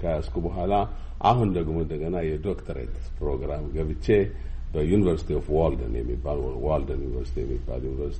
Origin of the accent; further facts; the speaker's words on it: Gondar, Amhara, Ethiopia; moved away as an adult; also born or lived in Sudan; now in Seattle, United States; እኔ ተወልጄ ያደግኩት በጎንደር ከተማ ነው። የዛሬ 35 ዓመት ስደተኛ ሆኜ ከጎንደር ከተማ ከፋሲለደስ ሁለተኛ ደረጃ ትምህርት ቤት ሃይ ስኩል እንደጨረስኩ